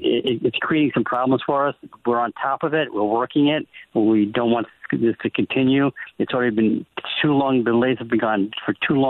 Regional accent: Washington, United States; States in my home state, Washington State, is a problem.

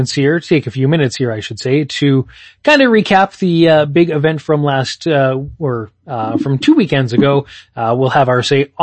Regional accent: Canada; as a Canadian

